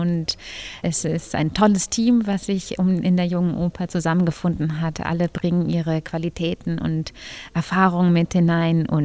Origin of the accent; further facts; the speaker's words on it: Hamburg, Germany; now in Stuttgart, Germany; weil ich komme ja auch aus Hamburg, da sind die Leute auch wesentlich trockener.